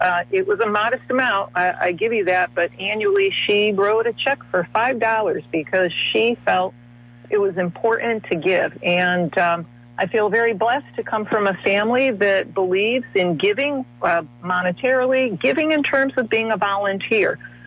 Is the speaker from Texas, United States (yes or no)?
no; New Britain, Connecticut, United States; So as an example, I grew up in New Britain.